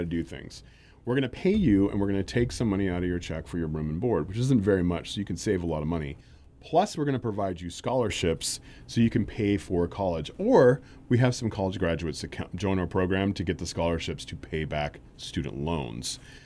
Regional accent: California, United States; born or raised there

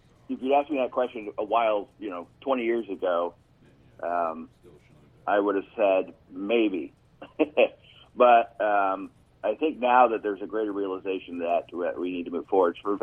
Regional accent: California, United States; And, of course, I grew up in Humboldt County, and I said, right.

